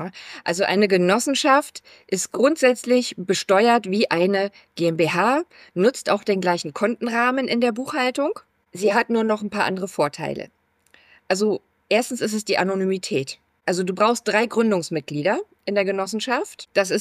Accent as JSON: {"language": "German", "region": "Berlin", "country": "Germany", "said": "Ich bin Berlinerin"}